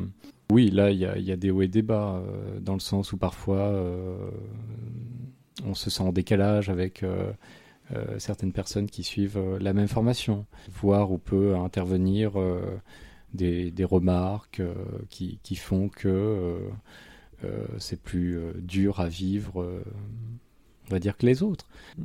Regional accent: Arnage, Pays de la Loire, France; j'ai grandi dans la commune d'Arnage, qui se situe au sud du Mans, dans le département de la Sarthe.

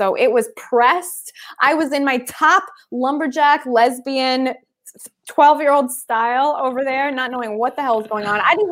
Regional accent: Philadelphia, Pennsylvania, United States; I grew up in Philly and we had a special trip, a very special trip to New York, which is like a big, big deal when you're a little kid from the suburbs.

